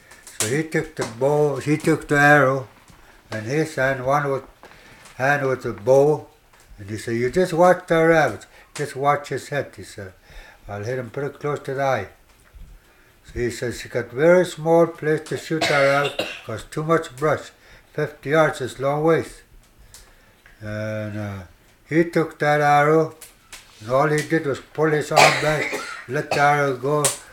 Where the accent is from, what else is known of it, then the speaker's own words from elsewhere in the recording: Nenana, Alaska, United States; Right from Nenana. That's my home. I was born and raised up there.